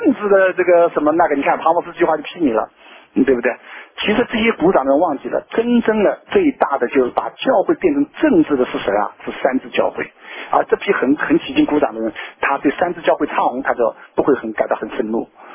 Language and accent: Chinese; China; 我们中国人不能靠简单的学西方